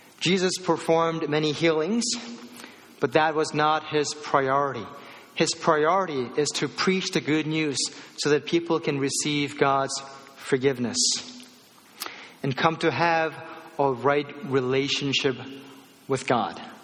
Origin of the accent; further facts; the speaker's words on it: South Korea; You know, I grew up in Korea, so in Korea they have these small, like, you know, rectangular mats.